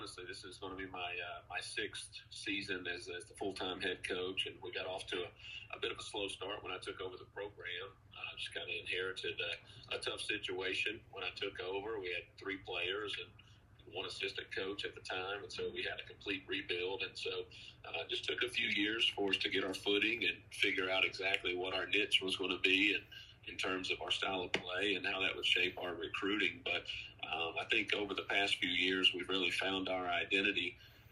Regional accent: Kentucky, United States; I've been very blessed, Nick, to only be at two places and be in my home state of Kentucky throughout my entire 14-year career as a college coach.

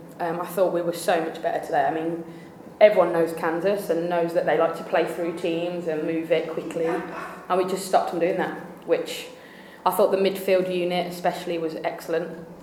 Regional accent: United Kingdom; I'm British, that's what we do.

